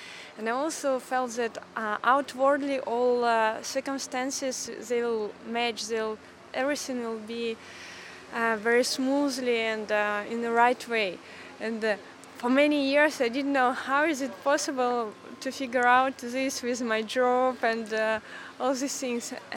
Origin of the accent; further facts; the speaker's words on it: Moscow, Russia; I'm from Moscow, Russia.